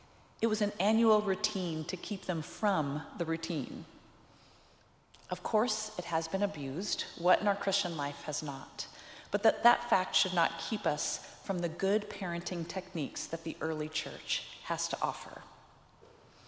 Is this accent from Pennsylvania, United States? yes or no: no; Washington, United States; My family, I'm from Washington State.